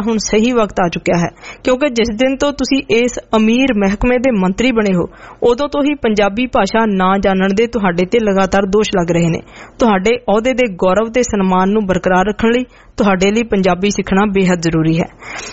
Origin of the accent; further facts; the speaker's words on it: Karnataka, India; first language Kannada; Punjabi is a second language; ਮੂਲ ਰੂਪ ਵਿਚ ਮੈਂ ਕਰਨਾਟਕ ਦਾ ਰਹਿਣ ਵਾਲਾ ਹਾਂ। ਮੈਂ ਪੰਜਾਬੀ ਭਾਸ਼ਾ ਸਿੱਖ ਕੇ ਪੰਜਾਬੀ ਚ 12 ਕਿਤਾਬਾਂ ਲਿਖ ਚੁੱਕਿਆ ਹਾਂ।